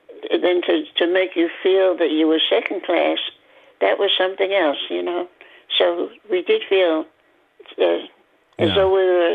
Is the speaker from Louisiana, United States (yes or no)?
no; New York City, New York, United States; I grew up in Brooklyn, New York. We had friends, Jewish friends, we had Italian friends.